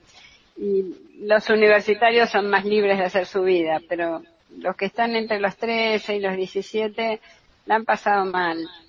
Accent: Argentina

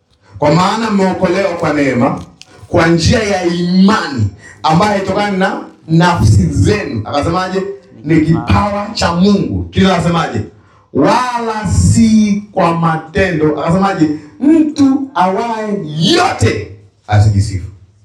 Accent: Tanzania; Mimi ni Mtanzania kwa kuzaliwa. Mimi ni raia wa mbinguni pia kwa kuzaliwa.

